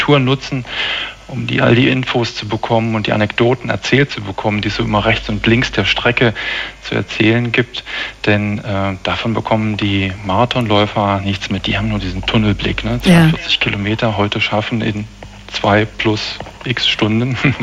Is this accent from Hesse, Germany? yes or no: no; Berlin, Germany; Man lernt Berlin als Berliner neu kennen mit neuen Augen